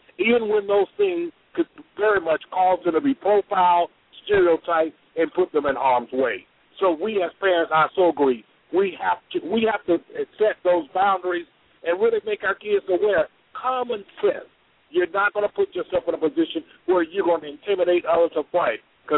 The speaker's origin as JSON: {"language": "English", "town": "Selma", "region": "Alabama", "country": "United States", "tie": "born or raised there", "said": "I'm a son of the South, born and raised in Selma, Alabama, in the time of civil rights marches and stuff."}